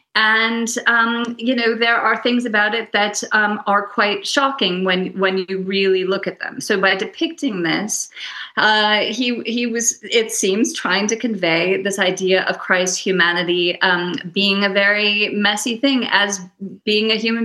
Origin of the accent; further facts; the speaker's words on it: United States; now in Germany; I mean, I'm American, as you might be able to hear, and so I'm more used to the separation between church and state, at least in theory. Here in Germany, things are a little more blurred